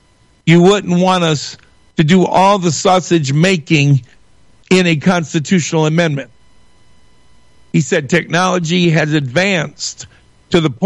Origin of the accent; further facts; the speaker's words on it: Michigan, United States; born there; I was born in Oakland County. I contacted the Oakland County clerk.